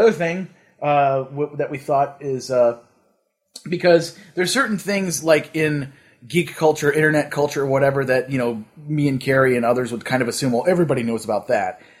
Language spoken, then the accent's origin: English; New York City, New York, United States; The area was called Morningside Heights. It's in New York City, one of the boroughs.